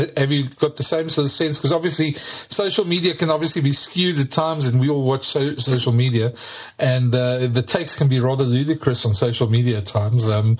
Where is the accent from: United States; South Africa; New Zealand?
South Africa; And it's actually quite fun as a South African to watch, to be very honest.